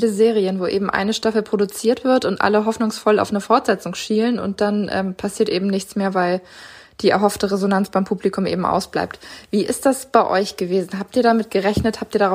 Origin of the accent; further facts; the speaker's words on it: Northern Germany, Germany; gerade als Norddeutscher hat man ja, wenn man in Richtung Süden blickt, manchmal immer so ein paar Klischees im Kopf.